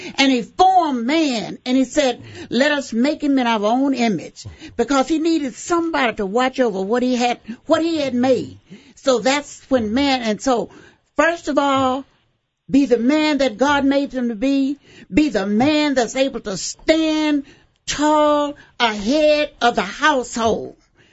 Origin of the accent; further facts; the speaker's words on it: Mississippi, United States; I came all the way from Mississippi, and I came up here to stay 2 weeks, and I've been here 43 years.